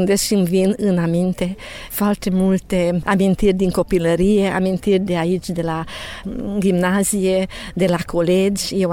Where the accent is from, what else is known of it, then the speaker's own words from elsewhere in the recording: Chiticaz, Arad County, Romania; De origine sunt din Chiticaz și